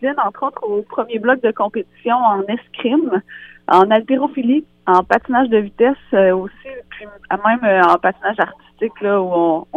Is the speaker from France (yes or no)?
no; Rivière-du-Loup, Quebec, Canada; Je suis originaire de Rivière-du-Loup